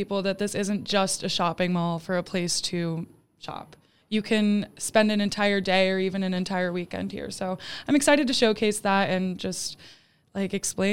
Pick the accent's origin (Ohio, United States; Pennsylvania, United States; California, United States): Ohio, United States; Youngstown; I did. I grew up in Youngstown, Ohio.